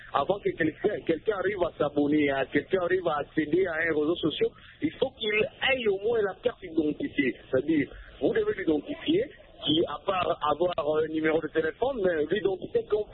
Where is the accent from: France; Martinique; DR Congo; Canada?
DR Congo; chez nous, en RDC, il n'y a pas vraiment l'éducation.